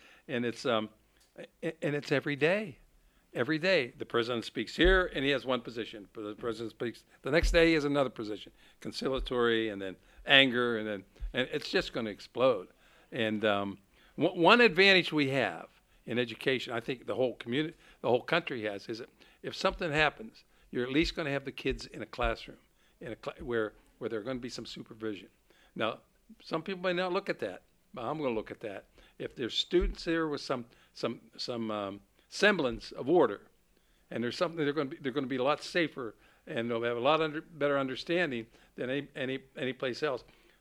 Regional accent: Pennsylvania, United States; Look at Pennsylvania, or my home state, Pennsylvania.

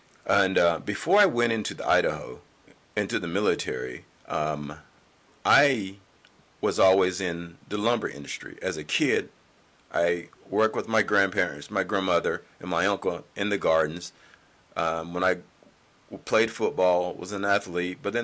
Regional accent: the South, United States; now, mind you, I'm from the South, and I realized something with people

